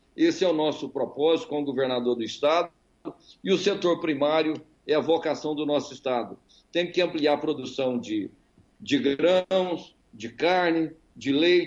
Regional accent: Goiás, Brazil; born there; now in Roraima, Brazil; estou aqui em Roraima há 27 anos. Nasci lá em Goiás. Sou filho da agricultura familiar.

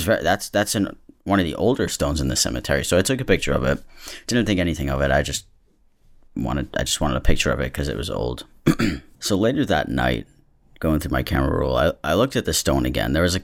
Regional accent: Massachusetts, United States; I'm from Massachusetts, so when I go walking in the cemeteries, the stones are pretty old.

